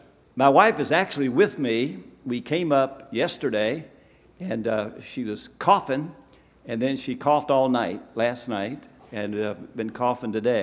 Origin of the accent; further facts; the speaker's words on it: Kentucky, United States; Miss Judy is from Michigan, and I'm from Kentucky. We met in South Carolina, and we live in Florida.